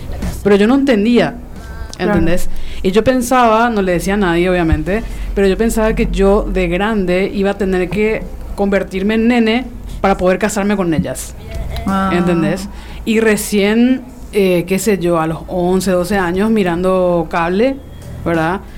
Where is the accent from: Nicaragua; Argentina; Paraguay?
Paraguay; Luque, Central; Y recién a eso de los 15 años, más o menos, empecé a vagar por Asunción, porque yo soy de Luque.